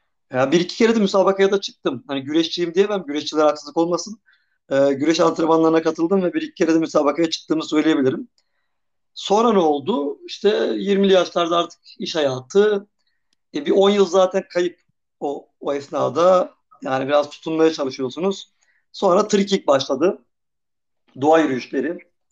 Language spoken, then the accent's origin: Turkish; Ankara, Turkey; Doğma büyüme burada olduğum için ve annem babam buralı olduğu için